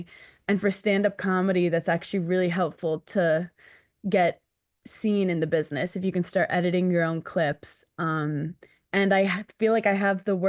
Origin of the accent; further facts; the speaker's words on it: New York City, New York, United States; And like, I'm 33 from New York City. I just got my driver's license last week.